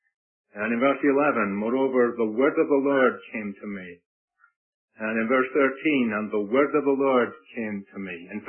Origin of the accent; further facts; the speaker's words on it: Scotland, United Kingdom; let me tell you that I'm from Scotland